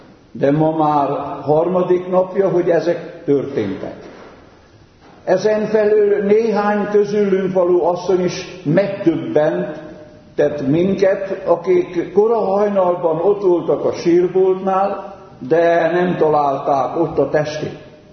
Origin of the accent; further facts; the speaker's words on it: Transylvania, Romania; Erdélyben az erdővidéki szülőfalumban gyermekkoromban csak 70 évvel ezelőtt történt.